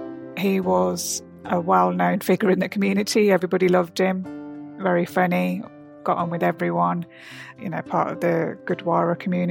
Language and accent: English; Coventry, West Midlands, United Kingdom; I'm from Coventry. I've got two brothers